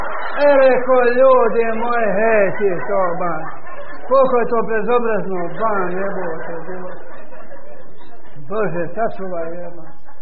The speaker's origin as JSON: {"language": "Bosnian", "town": "Sarajevo", "region": "Federation of Bosnia and Herzegovina", "country": "Bosnia & Herzegovina", "said": "Odakle si ti? Pitao on mene. Rekao, iz Sarajeva."}